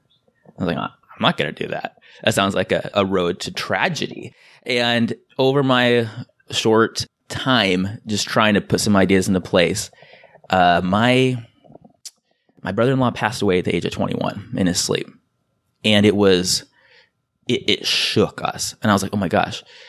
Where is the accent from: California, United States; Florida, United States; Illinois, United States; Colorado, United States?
California, United States; San Diego; And I'm from San Diego.